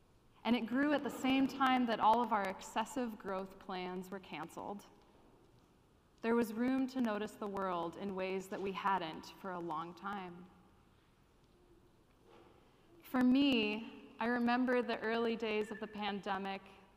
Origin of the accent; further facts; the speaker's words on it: Midwest, United States; which I'm from the Midwest, I'm guilty of doing that.